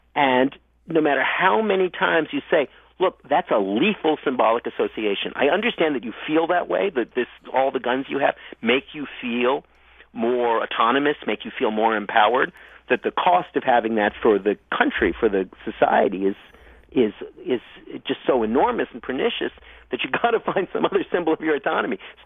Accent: Canada; I come from Canada originally, as you probably know.

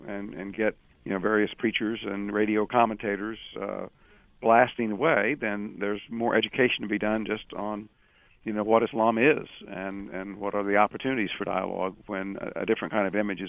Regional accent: Tulsa, Oklahoma, United States; I mean, I grew up in Tulsa, and I was born and raised there.

